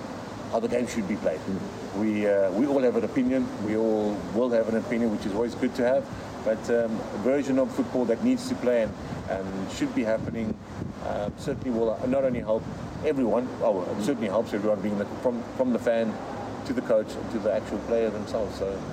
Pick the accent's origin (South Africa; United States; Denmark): South Africa; because we do live in Africa. I am from South Africa, we live in Africa